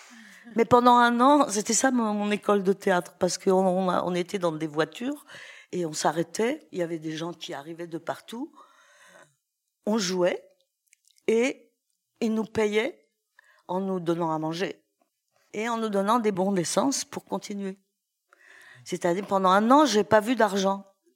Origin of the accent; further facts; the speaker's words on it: Saint-Étienne, Auvergne-Rhône-Alpes, France; Ah, il faut que je vous parle de là d'où je viens. Là où je suis née, c'est Saint-Étienne. C'est une ville noire. Moi, quand j'étais petite, elle était toute noire à cause du charbon.